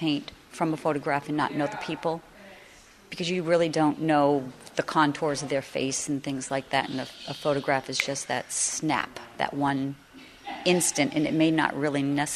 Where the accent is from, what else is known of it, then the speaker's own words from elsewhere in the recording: Maine, United States; I'm actually from Maine, and I came here to participate in a painting workshop.